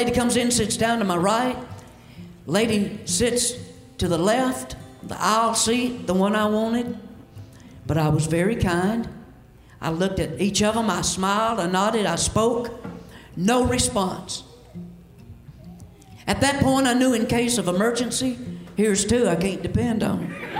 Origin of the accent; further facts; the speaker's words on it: the South, United States; I tell folks everywhere I go, I'm from the South.